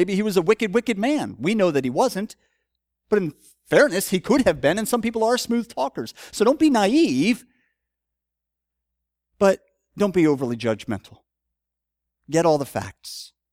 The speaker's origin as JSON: {"language": "English", "town": "Philadelphia", "region": "Pennsylvania", "country": "United States", "said": "I'm from Philadelphia. We're both kind of sarcastic and boorish."}